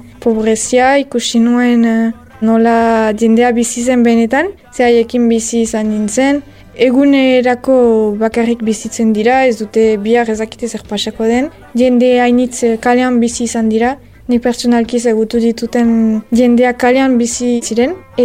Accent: Urrugne, Nouvelle-Aquitaine, France; Urruñakoa naiz eta 23 urte ditut.

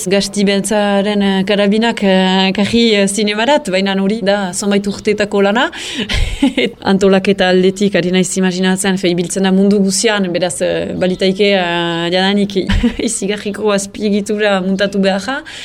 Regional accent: Hasparren, Nouvelle-Aquitaine, France; Azparnekoa naiz.

